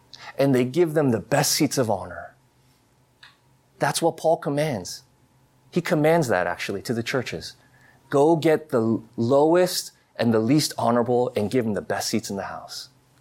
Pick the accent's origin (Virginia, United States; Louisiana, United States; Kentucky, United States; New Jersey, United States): Virginia, United States; McLean; I grew up in McLean in the 80s, right? 80s and 90s.